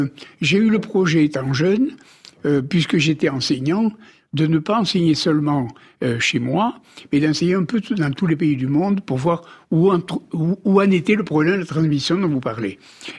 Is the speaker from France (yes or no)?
yes; Gascony, France; accent: Gascon; Quand je parle anglais, on entend que je suis français, mais les oreilles un peu fines entendent que je suis gascon.